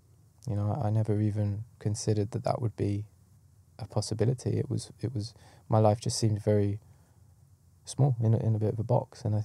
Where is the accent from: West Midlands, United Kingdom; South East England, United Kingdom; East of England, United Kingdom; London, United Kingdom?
London, United Kingdom; when I was growing up in North London, I never came from a spiritual background or a religious background.